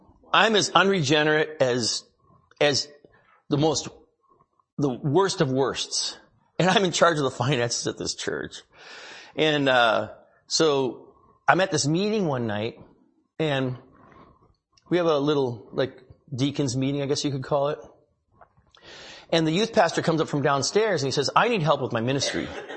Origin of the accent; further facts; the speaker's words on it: St. Cloud, Minnesota, United States; I was born and raised in Minnesota, St. Cloud, Minnesota.